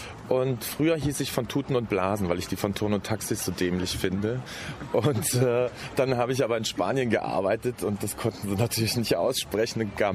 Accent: Berlin, Germany; ich komme ja aus Berlin

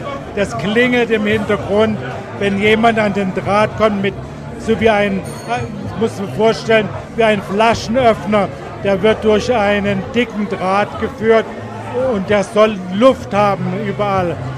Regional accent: Munich, Bavaria, Germany; Ich bin aus München, arbeite dort bei den Sittensträuchen ehrenamtlich mit, bei der Münchner AIDS-Hilfe.

